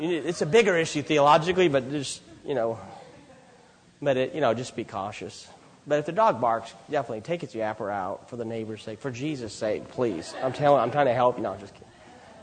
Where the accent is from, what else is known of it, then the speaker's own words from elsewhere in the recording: Los Angeles, California, United States; I'm from Los Angeles. Everything doesn't work there, you know.